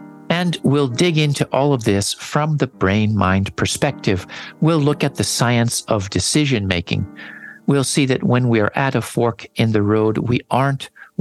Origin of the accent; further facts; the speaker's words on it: San Diego, California, United States; I worked at the front gate of SeaWorld, a marine park in my hometown of San Diego.